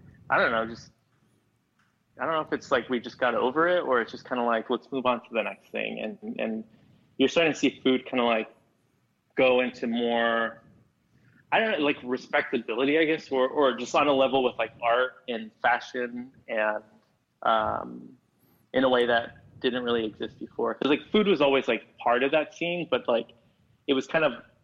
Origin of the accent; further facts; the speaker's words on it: California, United States; we both lived there in San Francisco, and we're both from California